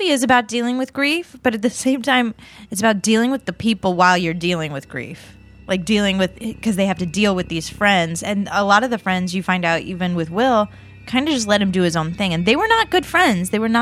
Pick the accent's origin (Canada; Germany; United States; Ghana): United States; Midwest; since I grew up in the Midwest, but now I'm like, I've spent a lot of my life out here now.